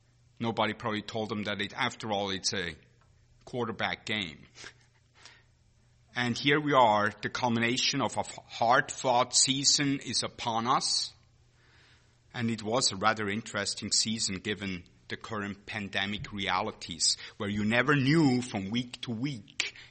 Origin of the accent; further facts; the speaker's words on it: Switzerland; After all, I was born and raised in Switzerland.